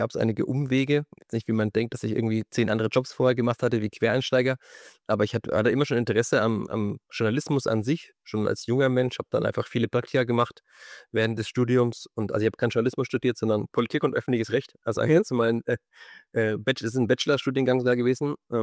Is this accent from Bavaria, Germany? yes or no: yes; Fürth, Bavaria, Germany; ich bin gebürtiger Fürther, ich war in Fürth auf dem Stadion, ich bin schon mit meinem Vater früher in den Stadion gegangen